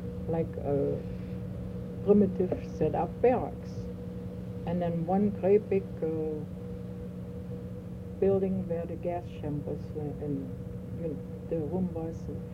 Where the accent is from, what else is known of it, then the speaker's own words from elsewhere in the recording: Dessau, Saxony-Anhalt, Germany; "How come I have an accent where I'm from Germany?" And I said, "Yeah," and he wanted to know the town. I said, "From Dessau.